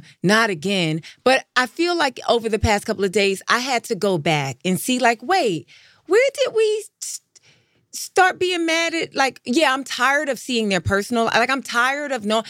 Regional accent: New York, United States; I was like, I'm from New York.

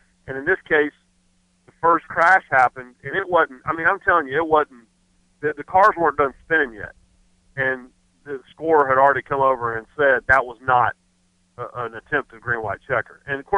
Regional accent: Rockingham, North Carolina, United States; I'm from Rockingham. And, you know, I grew up watching Dale Sr. Win championships

